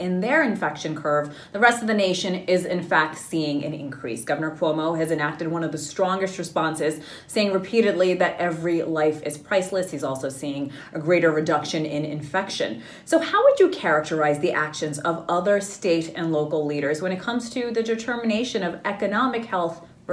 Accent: Connecticut, United States; from Connecticut.

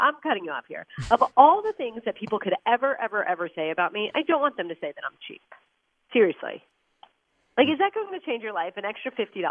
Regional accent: New Jersey, United States; We were married in New Jersey because I'm from New Jersey, and all of my family is in New Jersey, and most of my friends are in the New York, New Jersey area.

